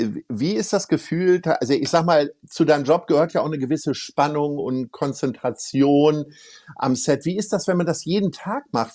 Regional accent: Hamburg, Germany; wir als Hamburger wissen, dass das nicht stimmt

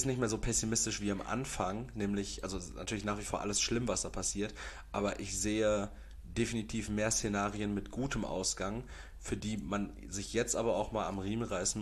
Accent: Austria; ich bin Österreicher.

